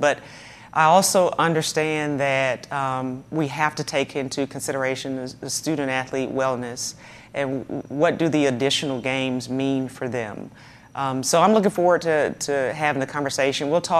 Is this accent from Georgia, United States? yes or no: yes; Georgia, United States; I grew up in Georgia doing cannonballs.